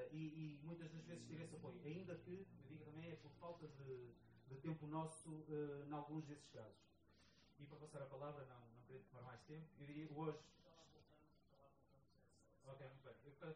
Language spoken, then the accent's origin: Portuguese; Portugal; uma das startups mais inovadoras que está em Atlanta, sendo nós portugueses